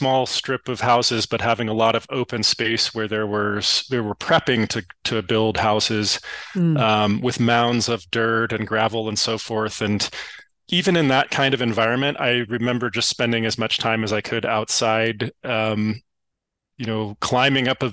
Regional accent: Napa, California, United States; Yeah, I was born in Vallejo, California. And at the time, that was just because Napa didn't have a hospital. But I did grow up in Napa where my parents lived

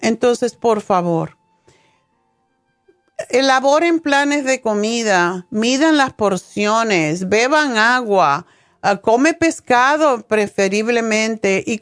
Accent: Cuba; Como saben, yo soy cubana y en Cuba había casi no había personas diabéticas en mi tiempo.

